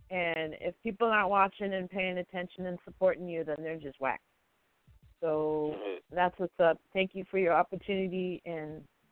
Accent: Detroit, Michigan, United States; born there; And I was born in Detroit. I got to support Detroit.

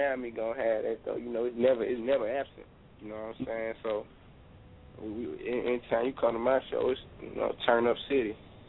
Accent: Memphis, Tennessee, United States; I'm from Memphis, Tennessee. I represent Black Haven.

